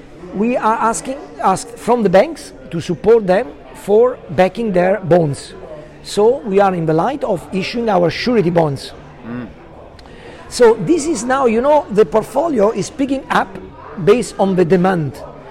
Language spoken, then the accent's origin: English; Rome, Lazio, Italy; I'm Italian, and I'm from Rome